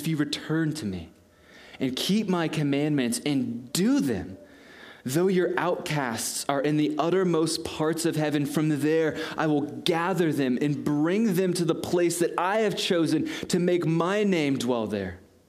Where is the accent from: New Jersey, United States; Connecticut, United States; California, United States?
California, United States; San Diego; I grew up in San Diego, so this weather is crazy. But growing up in San Diego, and specifically in Southern California